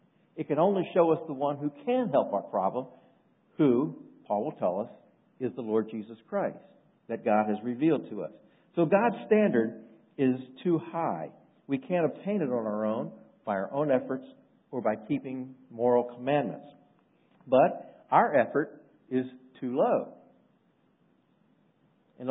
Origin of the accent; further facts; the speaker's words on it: Maryland, United States; My friend Jim and I, we grew up together in Maryland in the same neighborhood.